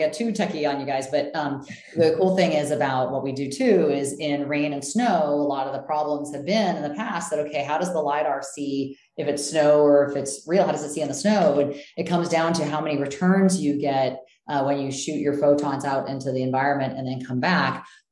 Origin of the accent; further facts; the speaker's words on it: California, United States; I'm from California, but really wanted to do the automotive thing.